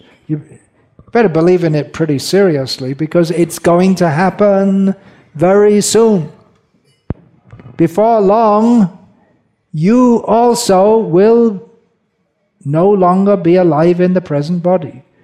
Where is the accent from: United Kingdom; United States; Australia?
United Kingdom; England; born there; my mother's family is from Belfast in Northern Ireland, but I was born in England